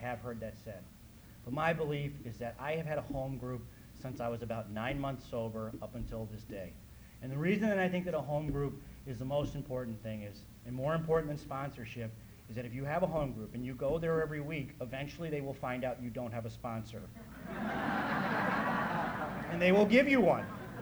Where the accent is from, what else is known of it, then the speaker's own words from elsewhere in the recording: Chicago, Illinois, United States; my home group is a California group, but I'm from Chicago. Don't ask me how that happened. But I am from Chicago